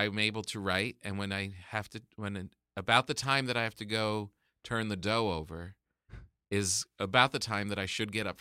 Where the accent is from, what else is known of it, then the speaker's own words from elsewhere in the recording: New Jersey, United States; I'm from New Jersey. Yeah. The beaches there are like a hidden secret.